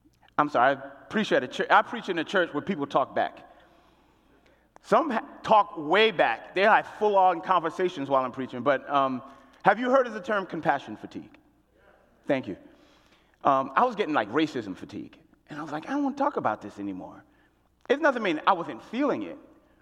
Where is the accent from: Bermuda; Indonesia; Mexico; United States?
United States; New York; I grew up in New York City, and I was the son of a Haitian immigrant. My father immigrated here from Haiti